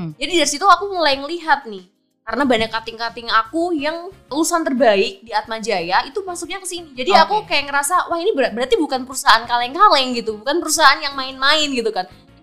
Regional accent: Yogyakarta, Special Region of Yogyakarta, Indonesia; now in Medan, Indonesia; Dari Jogja, jadi asli Jogja, penempatan di Medan tuh, waduh.

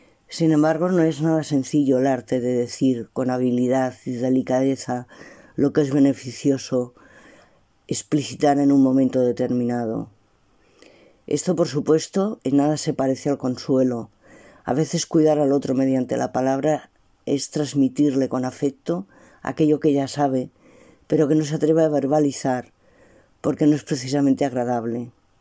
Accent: Barcelona, Catalonia, Spain; Soy de Barcelona, de España.

